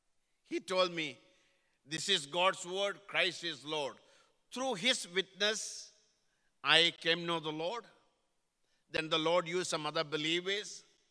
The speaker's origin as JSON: {"language": "English", "region": "South India", "country": "India", "also_born_or_lived": "New Delhi", "moved": "as an adult", "said": "When I was 22 years of age, I came to New Delhi from South India to North India"}